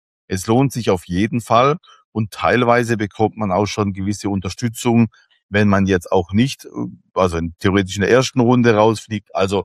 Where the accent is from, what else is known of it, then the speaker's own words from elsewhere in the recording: Villingen-Schwenningen, Baden-Württemberg, Germany; damals in Villingen-Schwenning, wo ich aufgewachsen bin.